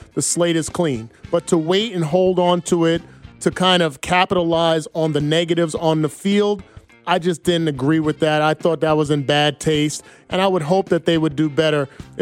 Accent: Bayonne, New Jersey, United States; all of those sports that I grew up in Little League. Shout out to Bayonne, New Jersey, Bayonne Little League.

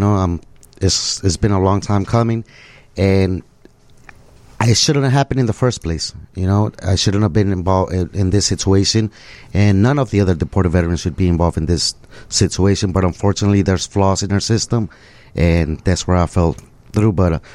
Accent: Mexico; English is a second language; My father was born in Mexico, then I was born in Mexico. And even as a child, we used to come to the United States legally with a visa due to my grandfather being a natural born citizen.

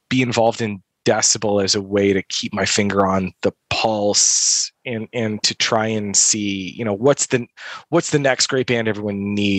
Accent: Midwest, United States; Well, like I said, I'm from the Midwest.

